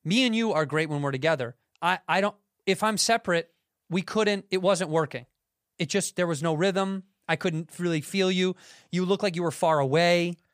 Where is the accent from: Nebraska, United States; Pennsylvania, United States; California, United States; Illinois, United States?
Illinois, United States; Chicago; I'm from Chicago, Illinois, and I'm on the road right now doing stand-up.